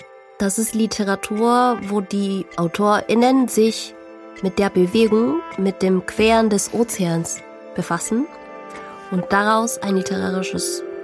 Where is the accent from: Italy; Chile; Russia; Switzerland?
Chile; Ich bin in Chile geboren und aufgewachsen und deshalb habe ich zwei Familiennamen. Beide meine Eltern sind aus Taiwan ausgewandert und zuerst waren sie in Paraguay. Dann sind sie nach Chile gegangen, da bin ich und mein Bruder auch geboren.